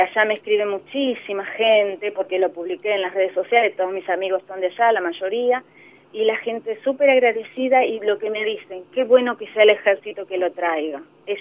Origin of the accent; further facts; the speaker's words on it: Campo Largo, Chaco, Argentina; Mira, yo soy de Chaco, nací en un pueblito muy chiquito que se llama Campo Largo. Gracias a Dios mi pueblo jamás se inundó.